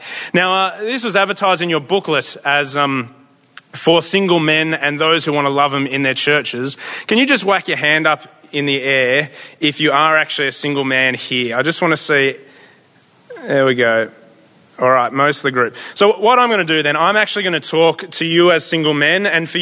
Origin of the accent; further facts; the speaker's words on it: Nowra, New South Wales, Australia; I come from a blue-collar family. My dad was a tradie and his dad was a tradie. And I grew up on the South Coast down in Nowra, so that's where I hail from. And I was an atheist